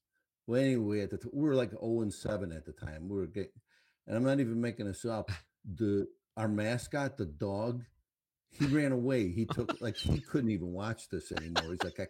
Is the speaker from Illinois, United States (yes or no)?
yes; Chicago, Illinois, United States; No, I wanted them to win, but growing up on the South Side, you had to.